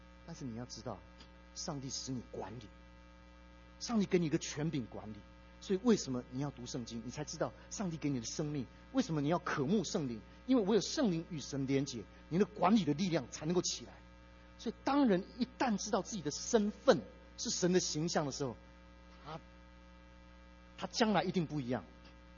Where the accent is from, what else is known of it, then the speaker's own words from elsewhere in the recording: Taiwan; now in United States; 十年前我们从台湾移民到美国来，在我们教会服侍